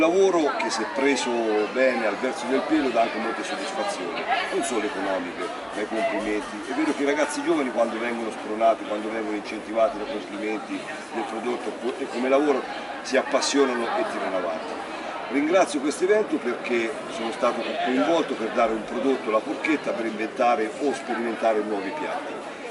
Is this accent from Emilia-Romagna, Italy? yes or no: no; Casalalta, Umbria, Italy; Tutto nasce dal mio paesino, che è Casalalta, dove io sono il quarto di una generazione di porchettai, ha iniziato mio bisnonno.